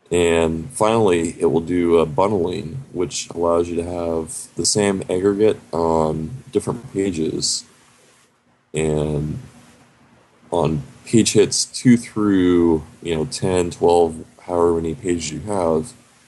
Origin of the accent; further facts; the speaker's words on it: Seattle, Washington, United States; And I'm from Seattle, Washington. That's on the west coast of the United States.